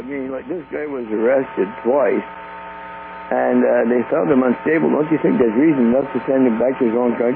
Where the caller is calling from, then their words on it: Quebec, Canada; again from Quebec.